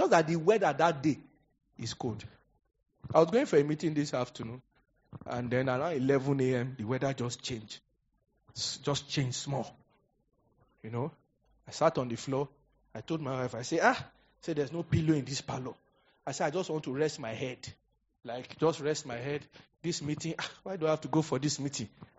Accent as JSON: {"language": "English", "region": "Niger Delta", "country": "Nigeria", "said": "Say, you know, we are from Niger Delta. We have to shake it."}